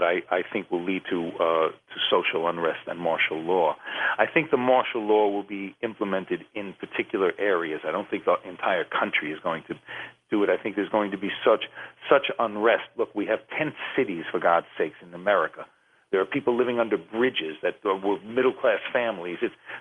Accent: United States; I'm an American through and through. I love this country

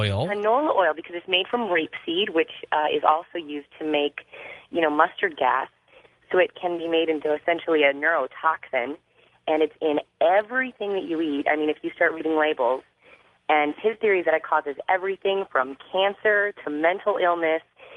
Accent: St. Louis, Missouri, United States; now in Chicago, United States; I'm calling from Chicago. Hi. But I'm originally from St. Louis.

